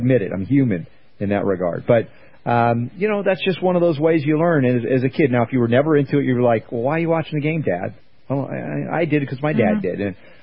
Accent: Florida, United States; And I was growing up in South Florida when the Miami Dolphins were, like, the big thing in football.

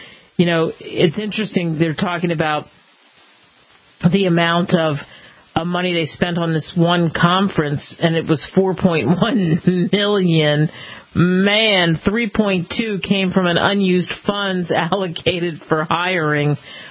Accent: Philadelphia, Pennsylvania, United States; Sadly, in my hometown, they're talking about six people who have died in this Philadelphia building collapse.

